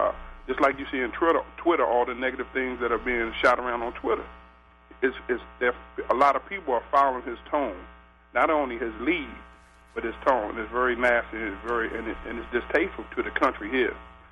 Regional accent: Alexandria, Virginia, United States; I grew up in Alexandria, so this is a sad day for me.

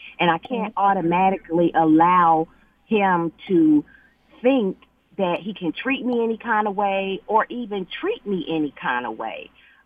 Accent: United States; My husband is from West Africa, and I'm from America. And so there were a lot of cultural differences.

